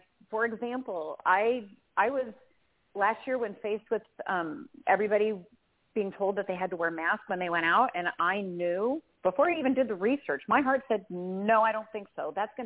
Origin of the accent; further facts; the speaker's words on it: Denver, Colorado, United States; And I'm from Denver, so I send love back to you there.